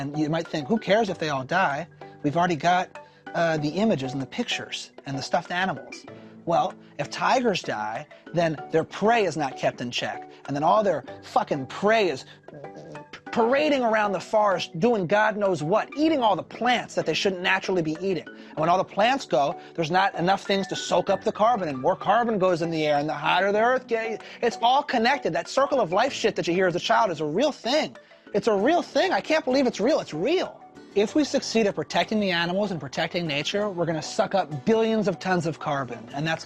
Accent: Philadelphia, Pennsylvania, United States; I don't have it four times a week, but I mean, I'm from Philly. I eat so many cheesesteaks.

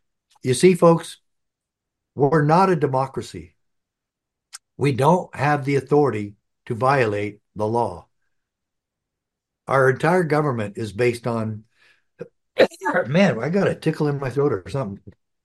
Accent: Arizona, United States; I love Arizona. I grew up in Arizona. My dad worked as an FBI agent here for almost 30 years in my hometown where I was sheriff.

